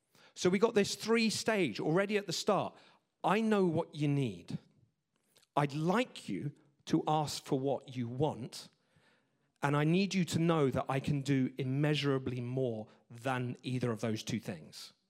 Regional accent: England, United Kingdom; I'm very English. I'm very traditional British.

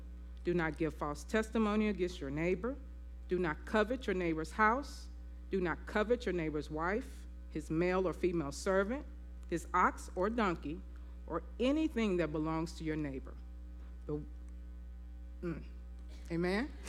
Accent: Memphis, Tennessee, United States; And I am from Memphis, Tennessee, and I'm telling you that because I'm a little bit country.

